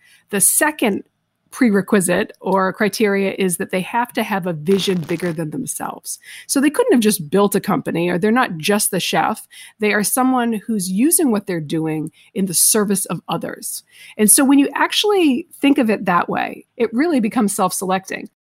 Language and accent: English; Lakeville, Massachusetts, United States; Honestly, I was not a foodie in Lakeville, Massachusetts